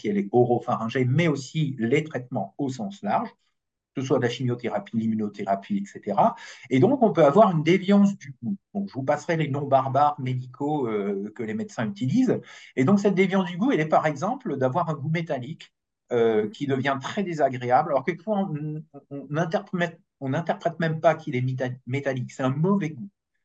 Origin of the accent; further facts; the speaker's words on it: Hauts-de-France, France; comme on dit chez nous dans le Nord.